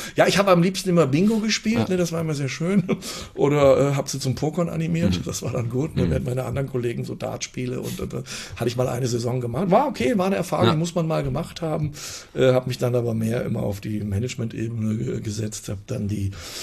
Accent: Fulda, Hesse, Germany; Ich bin geboren in Fulda, bin groß geworden.

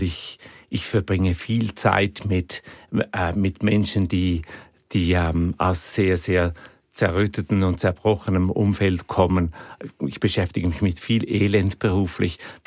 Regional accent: Zurich, Switzerland; Ich bin in den 70er und 80er Jahren aufgewachsen und in Zürich.

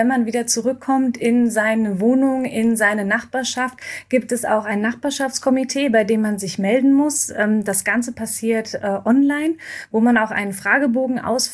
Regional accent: Germany; ich bin auch Deutsche

